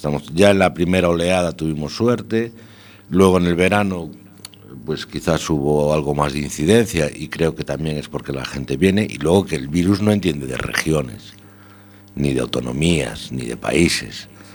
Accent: Galicia, Spain; Yo en eso no soy muy gallego, yo lo digo siempre claro.

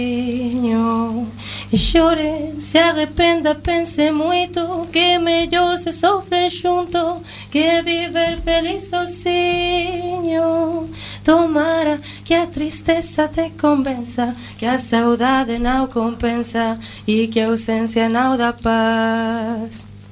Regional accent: Ourense, Galicia, Spain; De Ourense.

